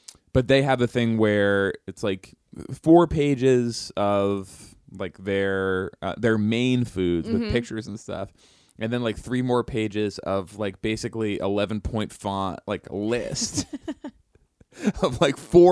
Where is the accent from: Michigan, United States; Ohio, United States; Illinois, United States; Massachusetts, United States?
Massachusetts, United States; I grew up in Massachusetts.